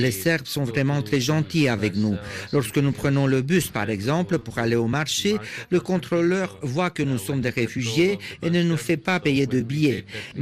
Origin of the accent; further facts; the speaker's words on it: Pakistan; born there; French is a second language; ans à Dubaï, j'y ai appris l'arabe. En Iran, en 3 mois, j'ai appris le kurde, puis le turc en Turquie. Et comme je suis né au Pakistan, j'ai appris l'ourdou et l'hindi. Je parlais déjà le dari, le pashto et le farsi. Enfin, je parle aussi l'anglais